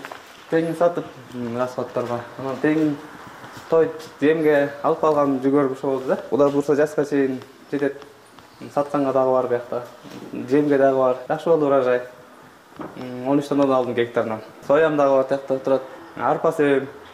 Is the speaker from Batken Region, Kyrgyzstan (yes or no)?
no; Chymkorgon, Chuy Region, Kyrgyzstan; Чымкоргон айылында тейлөө өскөм. Чымкоргон мектебин бүткөн